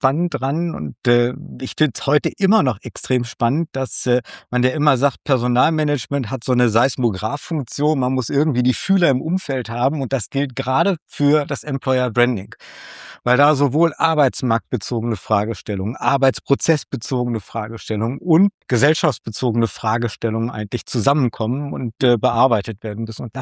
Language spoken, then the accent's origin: German; Kirchlengern, North Rhine-Westphalia, Germany; Geboren und aufgewachsen Kirchlengern-Bünde.